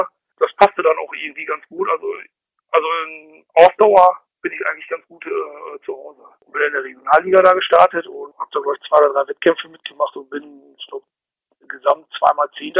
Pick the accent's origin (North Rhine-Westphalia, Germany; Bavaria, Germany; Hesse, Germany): North Rhine-Westphalia, Germany; Münster; Ich bin in Münster aufgewachsen, bin auch bis jetzt immer in Münster geblieben.